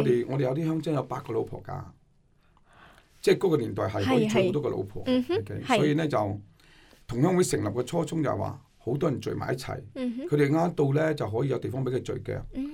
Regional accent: Dongguan, Guangdong, China; 東莞，我哋東莞，我哋廣東人你知啦

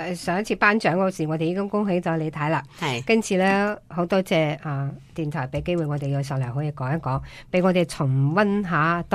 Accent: Australia; 呢个系对我哋澳洲人嚟讲咧系一个好特别嘅日子，

